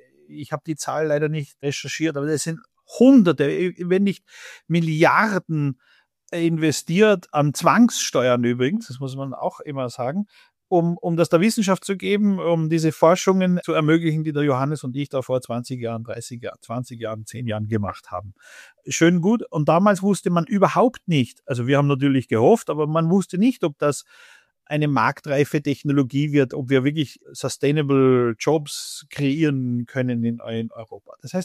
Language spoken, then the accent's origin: German; Austria; Tatsächlich gehen wir auch jetzt zum BSI als Österreicher